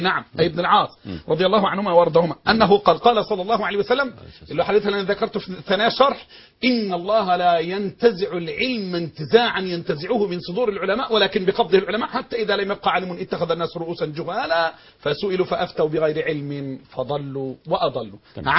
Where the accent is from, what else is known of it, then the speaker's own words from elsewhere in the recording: Egypt; إما بسلطان زي البطلية عندنا في مصر